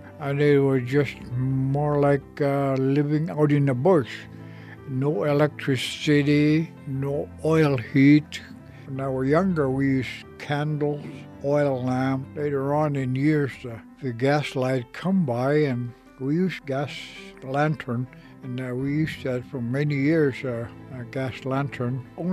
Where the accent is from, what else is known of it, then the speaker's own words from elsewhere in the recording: Alaska, United States; first language Inupiaq; English is a second language; That's why I don't even know how to speak English yet. I'm still trying to learn English. My first language was Inupiaq. Daily, I speak Inupiaq to anybody.